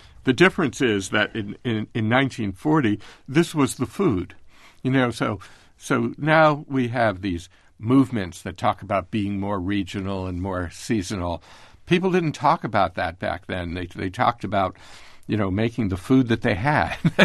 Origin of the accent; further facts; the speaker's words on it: New England, United States; and I come from New England.